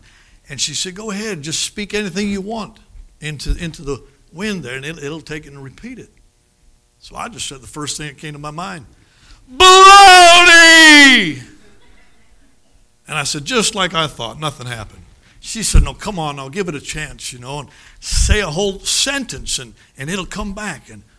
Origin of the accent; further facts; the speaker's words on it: Minnesota, United States; Don't try to figure out my accent. I'm from northern Minnesota. But I've been married to a hillbilly for 30 years.